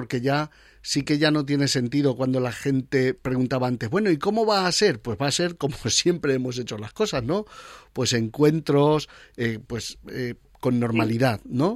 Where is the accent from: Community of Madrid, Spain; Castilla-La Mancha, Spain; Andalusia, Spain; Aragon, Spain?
Castilla-La Mancha, Spain; Ciudad Real; a nosotros, a los que somos de Ciudad Real, de esta diócesis